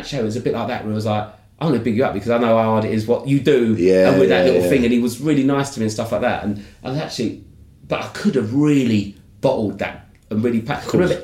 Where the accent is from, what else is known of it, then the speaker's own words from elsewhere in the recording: United Kingdom; I'm just a British comic on this show, right?